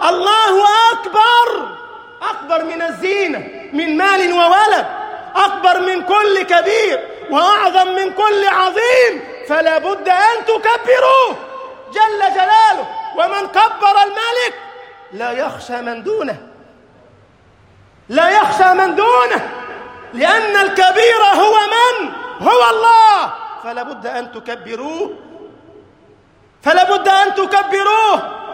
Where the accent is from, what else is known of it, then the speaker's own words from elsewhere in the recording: Egypt; اللهم اجعل بلدنا مصر أمناً أمانا، سخاء رخاء، وسائر بلاد المسلمين.